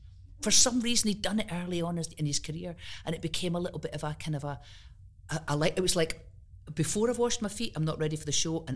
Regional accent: Bundoran, County Donegal, Ireland; born there; Yeah, so I was born in Bundoran in County Donegal, because very near the beginning of my father's career

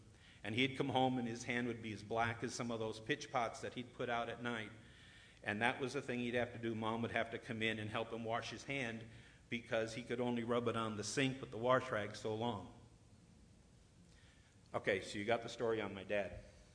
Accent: Pennsylvania, United States; We're from Pennsylvania, and they did a lot of strip mining.

